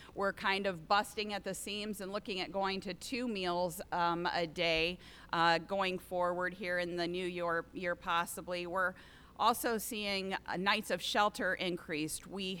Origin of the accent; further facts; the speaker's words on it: Oakwood, Ohio, United States; I come from Oakwood, Ohio. I was born and raised in a town not quite as big as Archbold